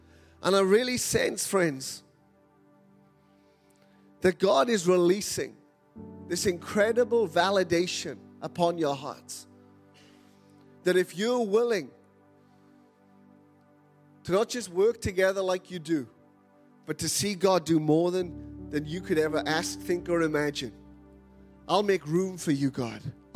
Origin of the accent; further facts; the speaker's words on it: Wales, United Kingdom; Well, I'm from Wales.